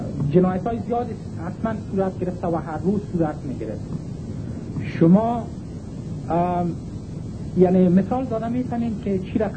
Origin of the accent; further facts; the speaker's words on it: Afghanistan; من از افغانستان هستم،